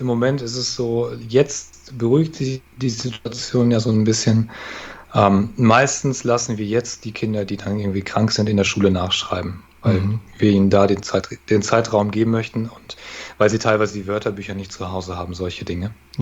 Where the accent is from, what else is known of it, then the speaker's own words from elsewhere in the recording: North Rhine-Westphalia, Germany; kennt man in Bayern, glaube ich, deutlich mehr als bei uns in NRW.